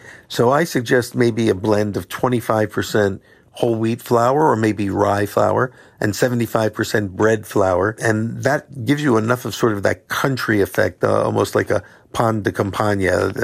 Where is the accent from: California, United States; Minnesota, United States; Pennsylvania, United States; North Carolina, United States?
Pennsylvania, United States; Philadelphia; Like, I'm from Philadelphia